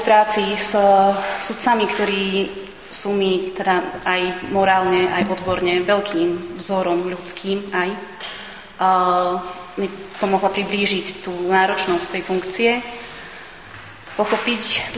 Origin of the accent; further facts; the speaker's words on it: Banská Bystrica, Banská Bystrica Region, Slovakia; also born or lived in Krupina; narodila som sa v Krupine, ale už teda od útleho detstva žijem v Banskej Bystrici.